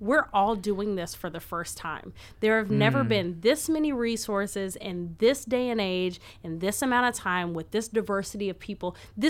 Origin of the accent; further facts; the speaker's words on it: Quincy, Illinois, United States; I'm from Quincy, Illinois. It's a population of 40,000 and 5% Black.